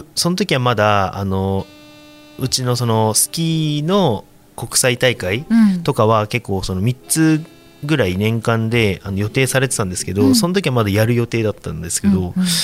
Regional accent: Itabashi, Tokyo, Japan; 自分の出身地 あの板橋区内の地元 あの中学校で、

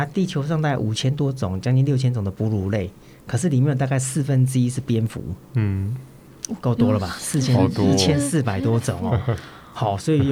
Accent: Taiwan; 那又让人家觉得说、我们台湾人要把它吃光了

